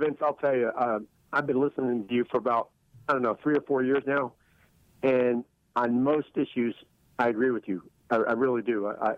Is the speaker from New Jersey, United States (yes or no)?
yes; New Jersey, United States; I'm originally from New Jersey.